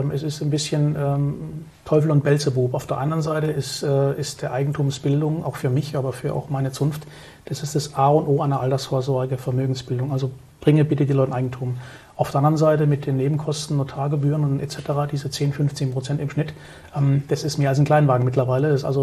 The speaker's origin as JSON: {"language": "German", "region": "Southern Germany", "country": "Germany"}